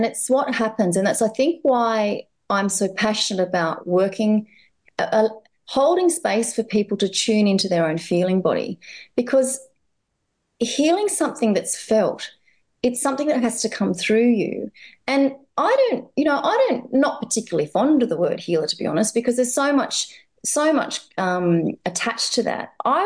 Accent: Australia; first language English; You know, I'm English. I'm Australian, but I speak English. It's my first language.

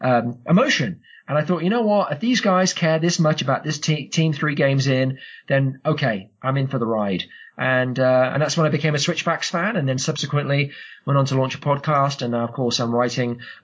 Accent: Oxford, South East England, United Kingdom; But I'm actually originally from Oxford, so I'm actually from the south of England.

